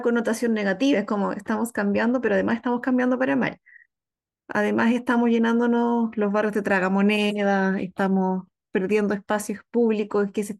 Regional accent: Quilpué, Valparaíso, Chile; Yo soy de Quilpué y me podía identificar con esas bastiones como de resistencia cultural que se dan en los pueblos pequeños.

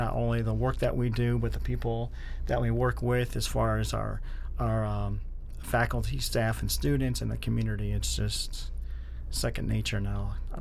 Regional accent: Parma, Ohio, United States; now in Medina, United States; I was born and raised here in Northeast Ohio, born and raised in Parma, Ohio. I currently live down in Medina, but just a Cleveland person, my entire born and raised here in the area.

